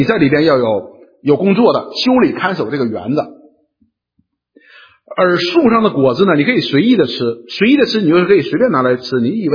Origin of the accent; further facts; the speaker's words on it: China; 所以以前呢讲到的说我们中国人说有九个太阳